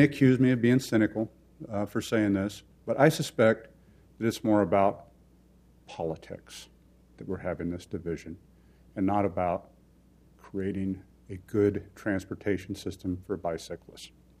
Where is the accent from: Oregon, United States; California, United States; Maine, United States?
Oregon, United States; Portland; I was born and raised in East Portland. I've grown up in Portland my whole life living on the east side.